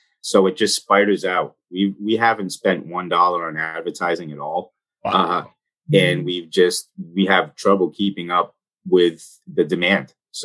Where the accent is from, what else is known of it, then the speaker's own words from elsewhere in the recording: Fall River, Massachusetts, United States; Yeah, I was born and raised in Fall River, Mass.